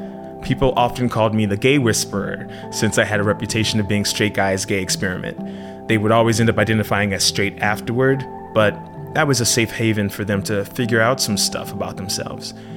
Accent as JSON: {"language": "English", "region": "Georgia", "country": "United States", "tie": "born or raised there", "said": "Our friendship reached a level where I invited you to have Thanksgiving with me and my family back in my hometown in Georgia."}